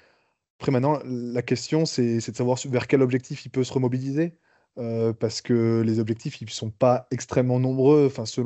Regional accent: France; peut-être que vous avez plus d'éléments en tant que Belge que moi en tant que Français

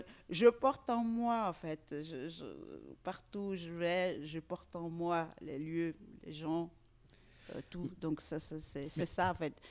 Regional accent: Benin; moved away as an adult; now in Switzerland; Oui, alors moi je suis née à Gbomen dans Romain, au Bénin.

